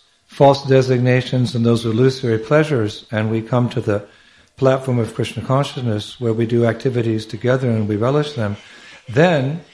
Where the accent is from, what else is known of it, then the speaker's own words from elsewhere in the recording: California, United States; I'm a West Coast boy. I'm from California.